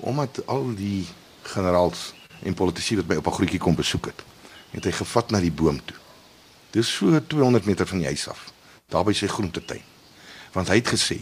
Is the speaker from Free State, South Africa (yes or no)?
yes; Free State, South Africa; born there; Sienende dat ek in die Vrystaat gebore is